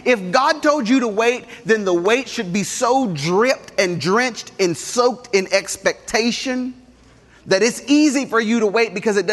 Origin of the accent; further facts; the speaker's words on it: Atlanta, Georgia, United States; I grew up in Atlanta, Georgia, in the inner city, and we rode the public transportation everywhere we went.